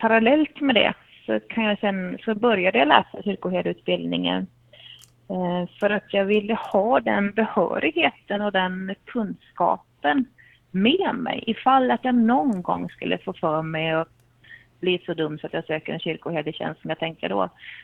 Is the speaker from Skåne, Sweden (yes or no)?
no; Östersund, Jämtland County, Sweden; Ja, jag kommer ursprungligen från Östersund, uppe i Jämtland, där jag har min familj och kommer från EFS-sammanhang, kyrkligt sett, uppvuxen inom EFS